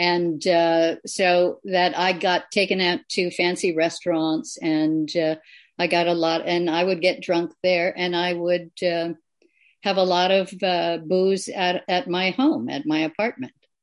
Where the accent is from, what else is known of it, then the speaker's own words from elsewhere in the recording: Minnesota, United States; So I had to go back to my home state, which was Minnesota. I was in college in Boston on the East Coast.